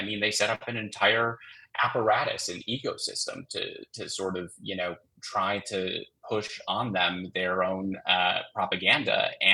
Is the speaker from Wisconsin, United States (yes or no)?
yes; Two Rivers, Wisconsin, United States; As part of my hometown, Facebook feed, I see, like the news and information page for Two Rivers